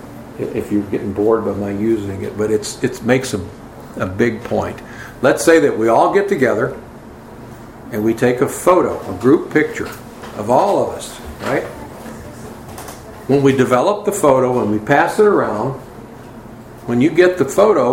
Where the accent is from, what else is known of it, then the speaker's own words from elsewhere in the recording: United States; Well, I'm an American.